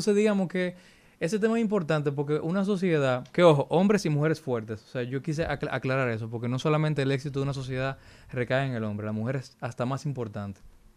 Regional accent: Dominican Republic; Tú sabes, yo soy dominicano, viejo, entonces, me ha pasado dos veces.

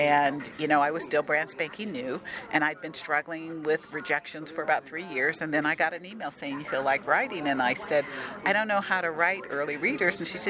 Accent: Ohio, United States; now in Kansas City, United States; Okay, I'm originally from Ohio. I'm currently living in Kansas City

